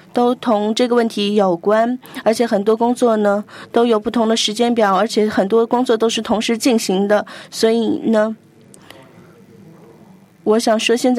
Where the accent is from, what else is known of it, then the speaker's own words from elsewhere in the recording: Thailand; Chinese is a second language; 那因为比如说泰国，我们英语都不是我们的第二语言，所以呢我们要用自己的语言